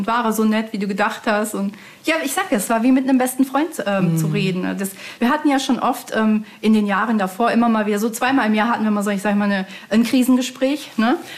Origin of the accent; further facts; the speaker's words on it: North Rhine-Westphalia, Germany; ich habe ihm dann halt meine Heimat gezeigt und wir sind viel raus und Sehenswürdigkeiten geguckt, was weiß ich, Zechenzollverein, was man halt so macht